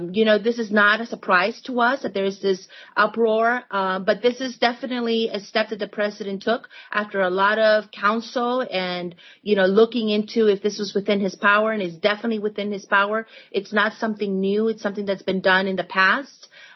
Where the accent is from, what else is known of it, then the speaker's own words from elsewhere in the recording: El Salvador; I myself, I'm from El Salvador, and this is my country